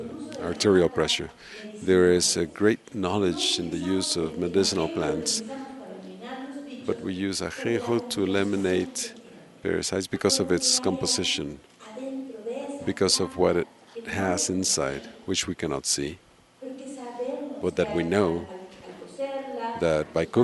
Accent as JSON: {"language": "English", "region": "Mexico City", "country": "Mexico", "said": "I want to say that I come from Mexico City."}